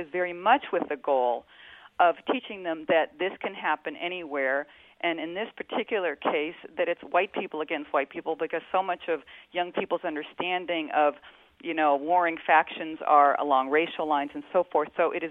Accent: United States; Yeah, I'm an American Jewish woman listening to this show

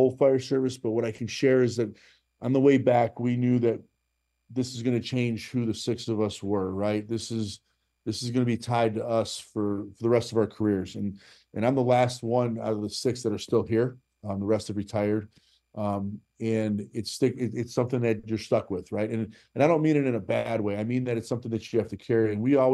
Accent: United States; that is what's made me probably the proudest as an American. That those days, that was the proudest that I could be as an American to give back to my country in that form.

